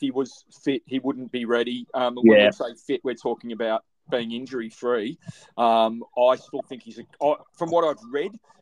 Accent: Australia; I'm Australian, so I don't really give a crap.

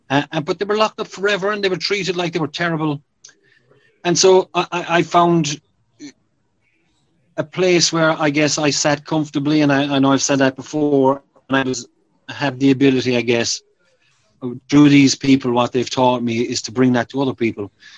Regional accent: Ireland; growing up in Ireland in the 70s, I grew up in a one-parent family. It was just my mom, me and my three brothers.

